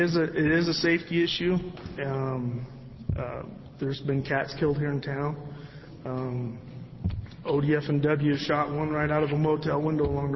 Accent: Baker, Oregon, United States; I was born and raised here in Baker.

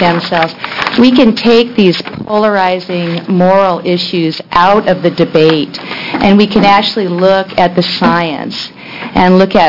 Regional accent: Seattle, Washington, United States; I'm here from Seattle, Washington, and definitely west of the Alleghenies.

